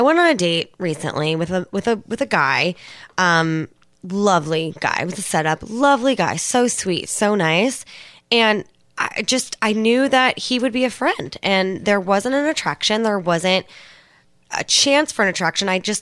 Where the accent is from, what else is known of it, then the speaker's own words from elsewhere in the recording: Alameda, California, United States; Props to Alameda, California.